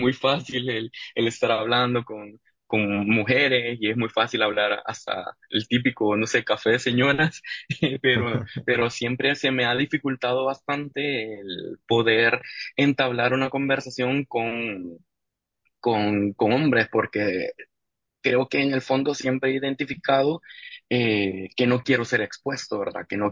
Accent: San Salvador, El Salvador; Soy de San Salvador, pues es la capital de El Salvador. En realidad es muy, muy parecido a un pueblo.

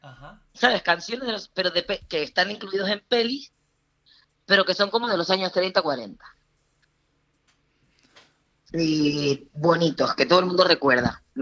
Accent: Santa Cruz, Canary Islands, Spain; aunque me crié en Santa Cruz, yo me siento lagunera. De donde me siento es la laguna.

